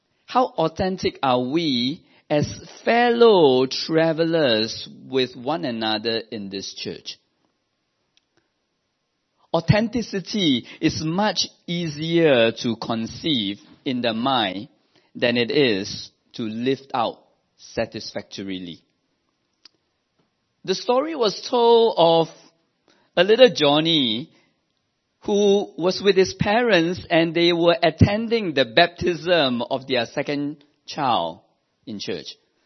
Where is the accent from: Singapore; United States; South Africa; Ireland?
Singapore; if this incident were to be shared with a typical Singaporean, I'm a Singaporean, with a typical Singaporean Chinese church